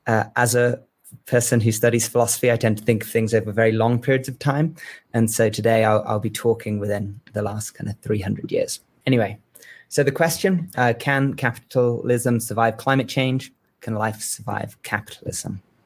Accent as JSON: {"language": "English", "region": "England", "country": "United Kingdom", "moved": "as an adult", "said": "as you can hear, I'm from England. And when I first came to New Mexico as a young Englishman"}